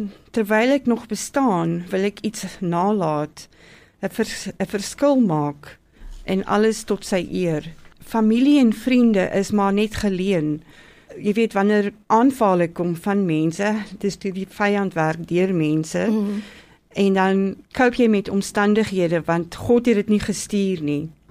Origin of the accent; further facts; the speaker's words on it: Lüderitz, ǁKaras, Namibia; moved away; also born or lived in Keetmanshoop; Ek is gebore in Namibië, in Lüderitz. Ek het die Duitse skool bygewoon en ek was in Westdene in Ketmansoop.